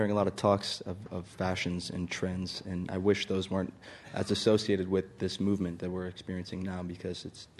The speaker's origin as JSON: {"language": "English", "town": "Geneva", "region": "New York", "country": "United States", "said": "So I come from Geneva, New York, which is a small town and small community like many others across the country that has a Walmart there."}